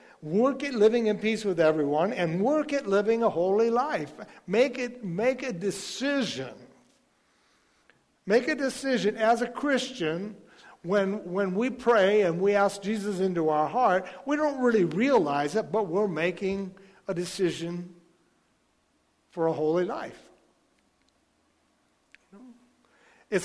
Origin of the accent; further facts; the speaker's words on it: United States; But I'm American. We Americans speak American.